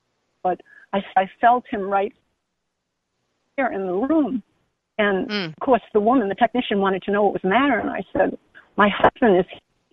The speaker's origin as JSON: {"language": "English", "region": "Massachusetts", "country": "United States", "said": "Okay, I'm from Massachusetts, and my husband passed away in January of 2019."}